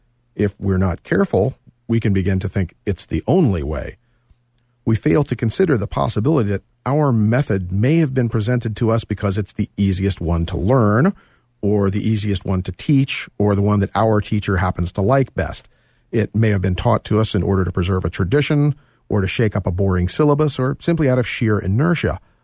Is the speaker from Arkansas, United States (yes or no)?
no; North Carolina, United States; now in Virginia, United States; I grew up in North Carolina, where you can buy beer and wine at any grocery store or convenience store